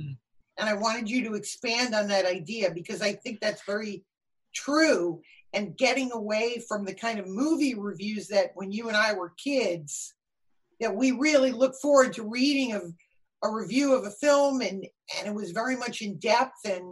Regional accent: Connecticut, United States; And we grew up in Connecticut, so it was based on people.

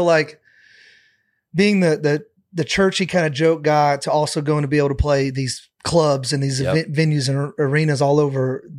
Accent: Tennessee, United States; And no, I mean, we grew up together in East Tennessee, but he played at Green Bay.

